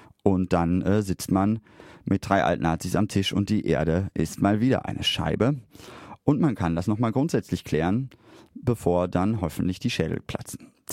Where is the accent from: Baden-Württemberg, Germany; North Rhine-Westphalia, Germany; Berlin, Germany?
North Rhine-Westphalia, Germany; Essen; Ich bin ja in Steele aufgewachsen, nicht in Steele, sondern in Essen.